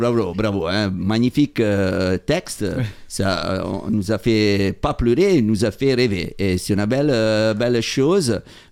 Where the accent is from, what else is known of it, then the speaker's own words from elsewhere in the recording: Italy; French is a second language; comment on dit Charpentier, perché je suis italien.